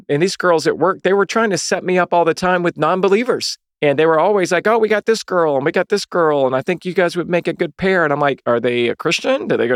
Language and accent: English; the South, United States; I grew up in the South where my mama taught me girls don't call boys.